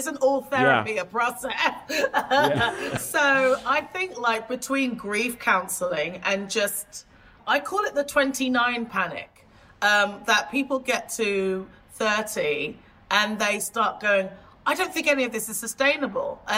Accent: England, United Kingdom

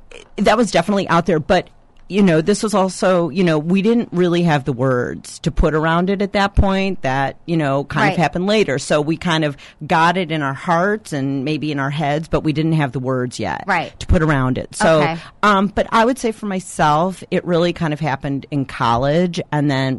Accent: Midwest, United States; I will say I am not from San Francisco. I'm also from the hearty Midwest, and in my town, there are plenty of sex stores.

